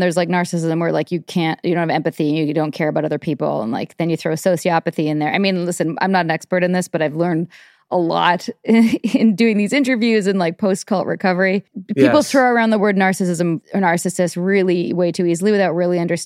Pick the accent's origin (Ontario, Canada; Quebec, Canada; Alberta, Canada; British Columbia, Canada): British Columbia, Canada; Vancouver; I'm from Vancouver where we recycle like the tiniest bit of paper.